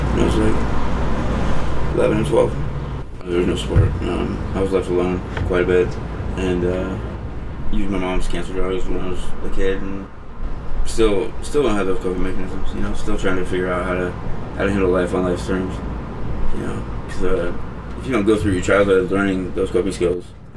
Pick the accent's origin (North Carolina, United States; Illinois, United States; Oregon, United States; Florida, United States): Oregon, United States; Goble; I'm originally from Oregon. Born and raised. Small town, Goble, up Highway 30, about an hour north of Portland.